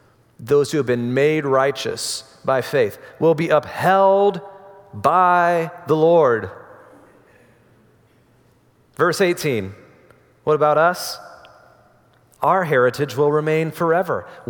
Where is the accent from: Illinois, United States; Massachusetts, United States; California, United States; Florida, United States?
Florida, United States; I'm from Florida, it's no big deal.